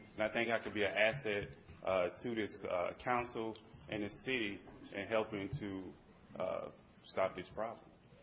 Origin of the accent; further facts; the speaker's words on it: Atlanta, Georgia, United States; now in Dallas, United States; I'm from Atlanta, Georgia. I'm not from Dallas, so this community is kind of different.